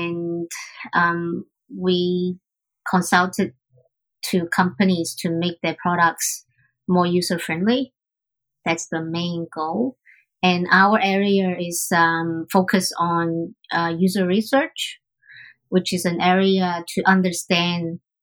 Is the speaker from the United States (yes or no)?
no; Hong Kong; Growing up in Hong Kong, exposed to all these different cultures, I always feel like I see things from many perspectives